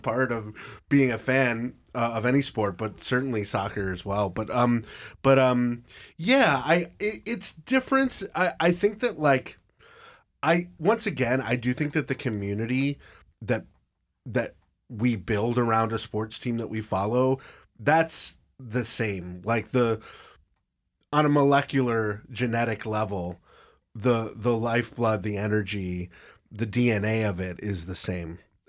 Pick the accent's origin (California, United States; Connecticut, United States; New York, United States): New York, United States; Orchard Park; I'm from Orchard Park, and I grew up close enough to the state, the American football stadium there, that you can hear the crowd from my house.